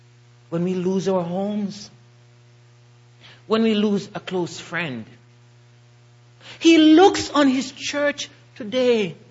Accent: Jamaica; originally I'm from Jamaica. So we have a saying back home.

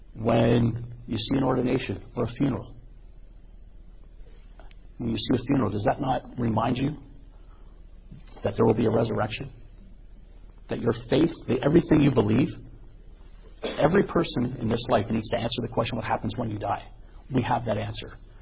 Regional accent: Canada; As a Canadian who's not part of the monarchy.

